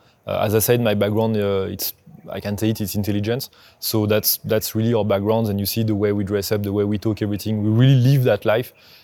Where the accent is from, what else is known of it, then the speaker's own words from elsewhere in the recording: France; English is a second language; where I grew up in France